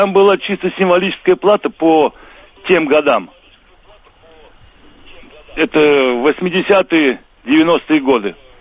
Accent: Kazakhstan; Значит, я сам родом из Казахстана.

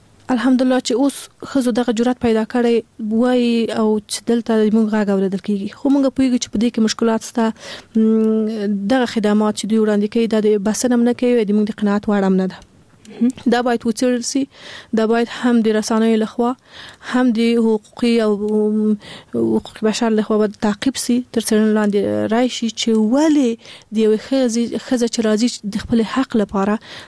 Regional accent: Afghanistan; born there; مونږ په خپل افغانستان کې پیدا سوی

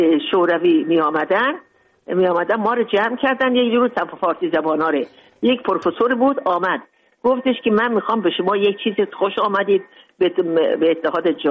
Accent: Mashhad, Razavi Khorasan, Iran; moved away as an adult; also born or lived in Moscow; now in Tajikistan; بزرگ شدم در مشهد، درس خوندم، بزرگ شدم.

